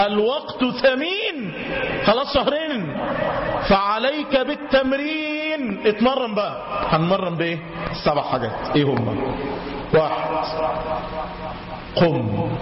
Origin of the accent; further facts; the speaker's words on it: Cairo, Cairo Governorate, Egypt; ورحت أصلي في مسجد في مدينة مصر عندنا في القاهرة